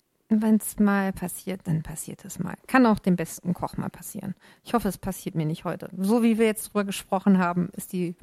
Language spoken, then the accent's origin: German; Lower Saxony, Germany; Ich bin ja vom Rand der Lüneburger Heide, da Burgdorfer Land und so.